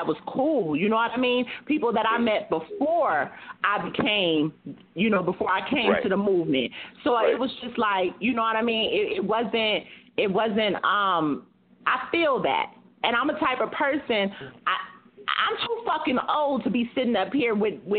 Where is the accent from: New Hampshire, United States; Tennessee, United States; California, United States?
California, United States; I'm from the Bay Area.